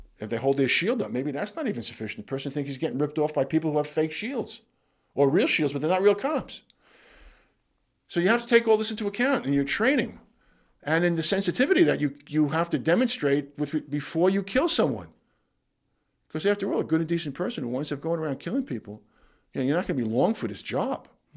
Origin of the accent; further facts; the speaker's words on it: Brooklyn, New York, United States; I wanted to work for Frank Hogan, who was a legend in New York, growing up in Brooklyn.